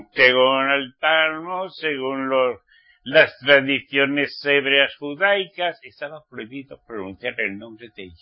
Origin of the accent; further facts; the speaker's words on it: Spain; yo soy español, aunque soy israelita redimido por la sangre de Yahshua, pero español.